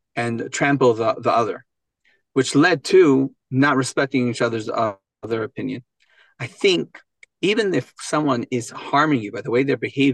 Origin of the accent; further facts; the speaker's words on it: Israel; And if I go to the kindergarten growing up in Israel, my mom always said, when you're in elementary school in Israel, some kid hits you, you hit them back harder.